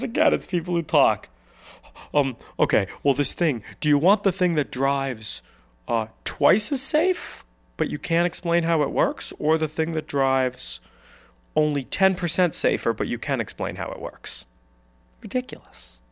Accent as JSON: {"language": "English", "region": "New Jersey", "country": "United States", "said": "I'm old school. I'm from New Jersey."}